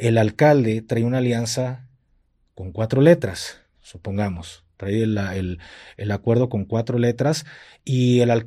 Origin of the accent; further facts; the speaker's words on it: Guadalajara, Jalisco, Mexico; yo se los digo como tapatío y se los digo como muchas personas que vienen aquí a la oficina, que vienen aquí a Guadalajara